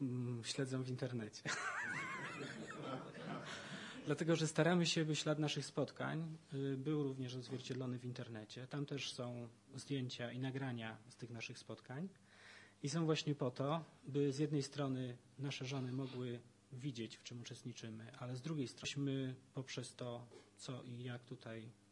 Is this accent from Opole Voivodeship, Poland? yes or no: no; Korczyna, Subcarpathian Voivodeship, Poland; now in Kraków, Poland; My pochodzimy z Podkarpacia. Z okolic. Żona pochodzi z Rymanowa, a ja pochodzę z Korczyny.